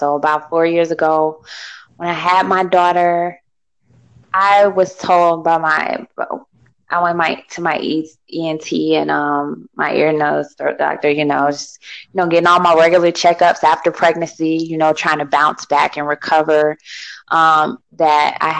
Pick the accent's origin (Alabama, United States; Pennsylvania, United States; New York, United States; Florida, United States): Florida, United States; Tampa; also born or lived in Orlando; Well, I'm from Orlando, Florida. I'm kind of like, I was back and forth in between Tampa, Florida and Orlando like my whole life, but I was born in Orlando, kind of raised in Tampa.